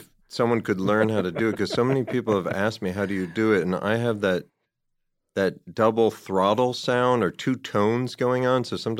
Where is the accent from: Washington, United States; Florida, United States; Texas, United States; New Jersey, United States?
New Jersey, United States; also born or lived in New York City; I'm 54. I was born in New York, and then grew up outside the city, about 30 minutes away in New Jersey.